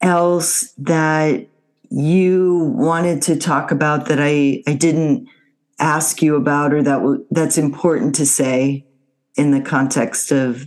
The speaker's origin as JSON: {"language": "English", "town": "New Orleans", "region": "Louisiana", "country": "United States", "tie": "born or raised there", "said": "I know growing up in New Orleans, in the New Orleans area, that was something that was so much part of my life"}